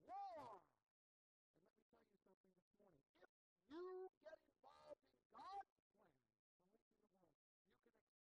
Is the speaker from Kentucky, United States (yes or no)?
no; Philadelphia, Pennsylvania, United States; I grew up in Philadelphia. We were the only Gentile family on my block, and we still are.